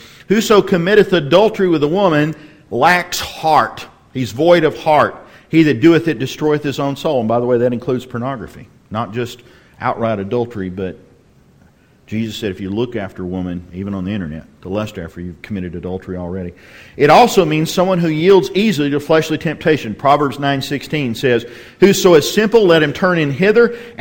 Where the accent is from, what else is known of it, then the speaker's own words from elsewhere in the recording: Texas, United States; I grew up in West Texas with bull nettles